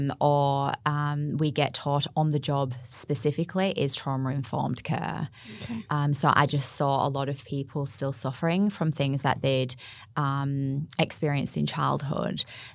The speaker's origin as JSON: {"language": "English", "town": "Wigan", "region": "North West England", "country": "United Kingdom", "moved": "yes", "lives_now": "Australia", "said": "Well, I'm from England originally, from a little place called Wigan."}